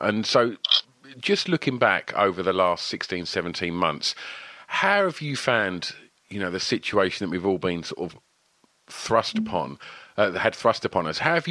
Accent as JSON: {"language": "English", "region": "East of England", "country": "United Kingdom"}